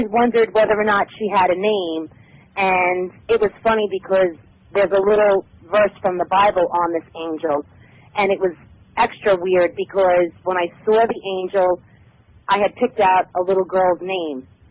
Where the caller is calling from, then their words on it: New York, United States; New York.